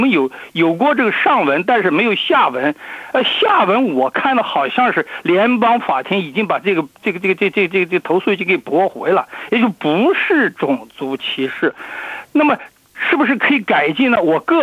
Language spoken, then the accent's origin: Chinese; Australia; 说句我们澳大利亚人就算是睁着眼闭着眼